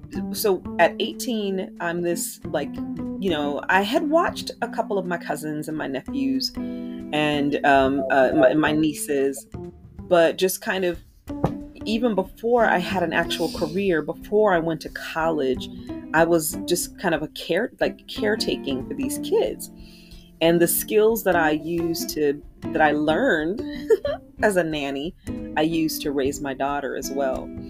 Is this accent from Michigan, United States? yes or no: yes; Kalamazoo, Michigan, United States; moved away as an adult; So I am from Kalamazoo, Michigan, born and raised. I moved to Los Angeles when I was 18. Literally probably on the wind, you know, trying to get out of Kalamazoo because it was such a small town.